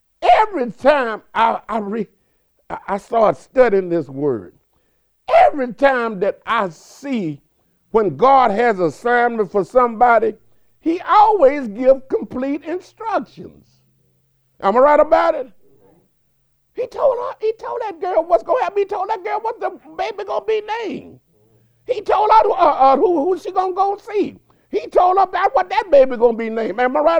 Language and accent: English; Gonzales, United States; I'm from Gonzales. I know how little small town, little thing, they gossip a lot.